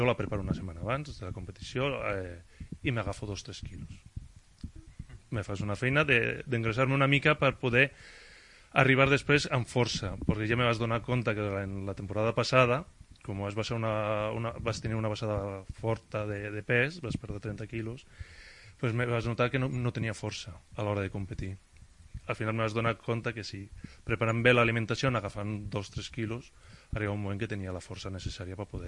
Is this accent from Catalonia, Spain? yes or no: no; Bilbao, Basque Country, Spain; jo soc de Bilbao, havia entrenat a Bilbao, havia participat en campionats al País Basc